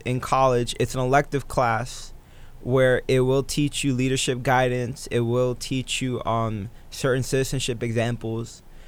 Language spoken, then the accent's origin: English; Bronx, New York, United States; I'm from Fordham, down in the mid-Bronx, up in the Bronx, New York. Currently live on Tremont Ave. I lived in New York my whole life. Again, born and raised in the Bronx.